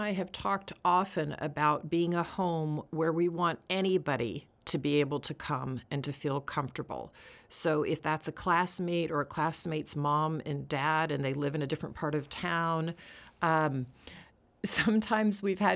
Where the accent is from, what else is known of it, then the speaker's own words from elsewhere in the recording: Texas, United States; I grew up in Texas in a Catholic community. I hadn't really been around many East Coast people, let's say that.